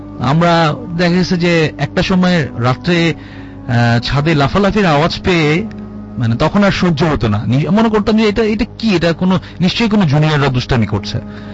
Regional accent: Dhaka, Dhaka Division, Bangladesh; আমি শুধু ঢাকার ছিলাম, আমার গ্রামের বাড়ি ফরিদপুর, বাট আমি ঢাকার ছিলাম, ঢাকায় পড়াশোনা করেছি

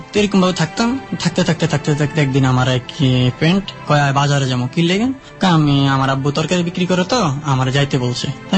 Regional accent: Dhaka, Dhaka Division, Bangladesh; born or raised there; also born or lived in Chandpur

